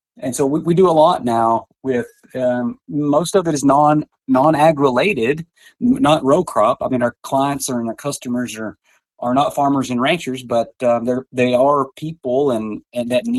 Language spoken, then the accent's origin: English; Muleshoe, Texas, United States; I grew up in the Panhandle, graduated high school from Mule Shoe. I did go to school at Littlefield up until the ninth grade. So Northwest of Lubbock.